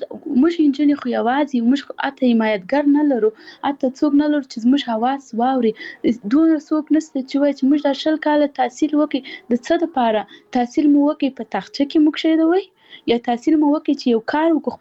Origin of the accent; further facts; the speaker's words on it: Paktia, Afghanistan; زه خپل د پکتیا ولایت یم، زه د یو کلي یم